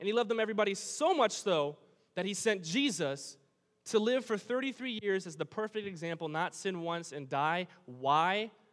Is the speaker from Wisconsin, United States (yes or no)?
yes; Wisconsin, United States; I'm from Wisconsin. Okay?